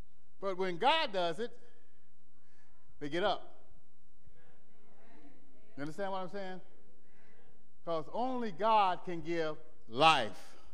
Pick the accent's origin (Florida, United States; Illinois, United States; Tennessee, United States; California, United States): California, United States; Los Angeles; born there; I was born in Los Angeles, California.